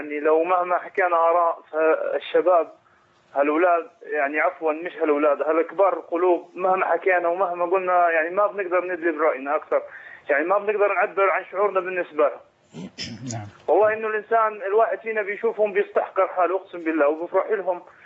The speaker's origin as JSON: {"language": "Arabic", "country": "Egypt", "moved": "as an adult", "lives_now": "Jordan", "said": "أنا شاب مصري بالأردن صار لي 5 سنوات"}